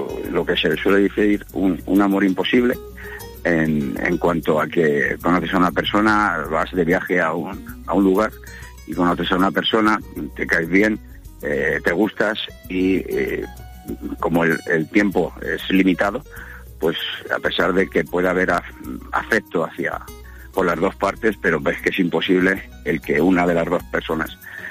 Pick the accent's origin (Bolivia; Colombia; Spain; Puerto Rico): Spain; Aranjuez, Community of Madrid; now in Denia, Spain; yo soy de Aranjuez.